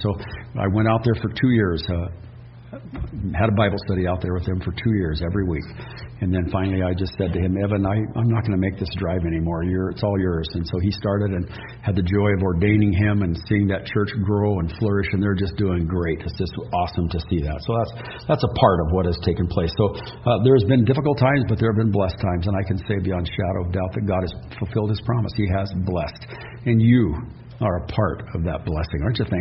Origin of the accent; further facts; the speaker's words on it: Washington, United States; And I grew up in Washington.